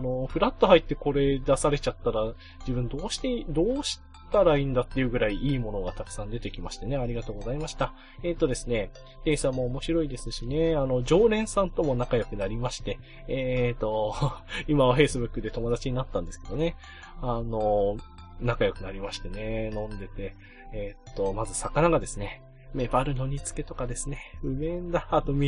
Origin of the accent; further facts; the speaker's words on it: Yamagata, Japan; 山形から来たんだって言ったらですね